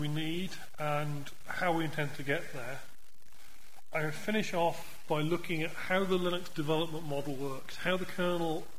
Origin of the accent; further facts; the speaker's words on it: England, United Kingdom; accent: English; My accent isn't the clearest of English accents anyway.